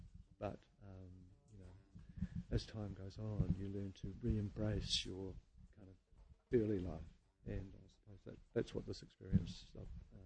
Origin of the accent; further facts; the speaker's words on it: Auckland, New Zealand; I'm an Aucklander.